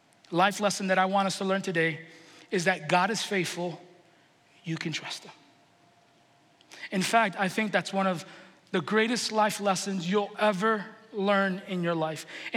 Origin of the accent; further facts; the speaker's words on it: New York City, New York, United States; I grew up in New York City and you have to take the subway